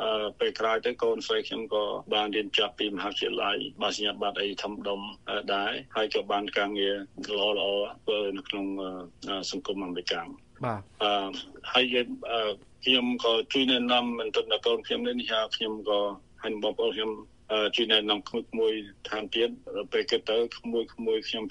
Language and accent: Khmer; Kampong Preah, Battambang, Cambodia; born or raised there